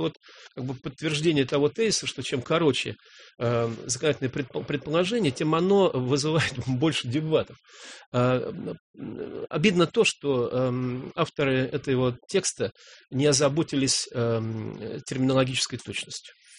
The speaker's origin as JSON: {"language": "Russian", "region": "Moscow", "country": "Russia", "said": "ну уж мы, наверное, москвичи лучше всего знают эту территорию, да, чем все остальные."}